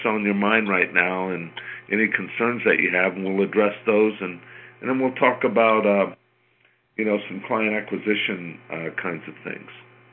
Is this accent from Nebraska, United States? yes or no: no; San Diego, California, United States; San Diego, you know, that's my hometown.